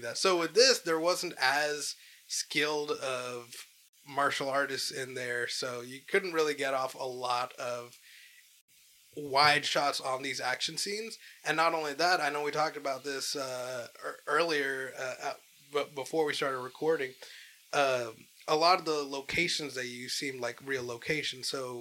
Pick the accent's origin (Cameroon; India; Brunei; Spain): India; As an Indian person, I am not used to seeing good portrayals of Asian men in general on screen.